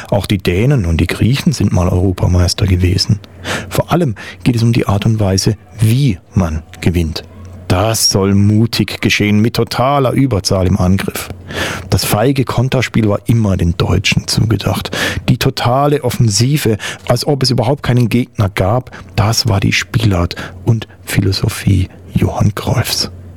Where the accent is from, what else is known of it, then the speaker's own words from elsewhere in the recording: Netherlands; German is a second language; denn so sympathisch sind wir Holländer nun auch wieder nicht.